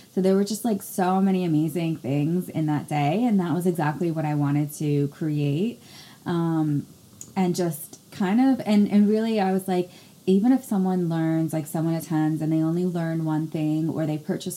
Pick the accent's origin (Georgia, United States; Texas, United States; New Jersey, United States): New Jersey, United States; I actually wanted to have it in New Jersey, because I'm from New Jersey, I want to have an event here.